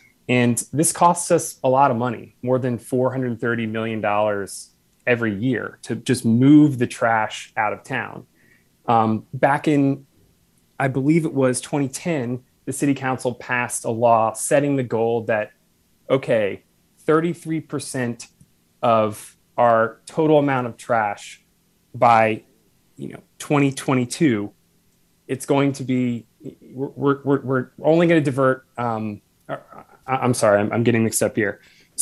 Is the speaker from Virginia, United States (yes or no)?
yes; Virginia, United States; I remember as a kid growing up in Virginia as a high school student